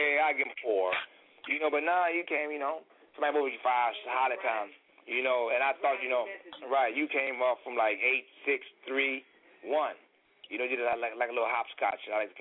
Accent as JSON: {"language": "English", "region": "Mississippi", "country": "United States", "said": "I'm from Mississippi."}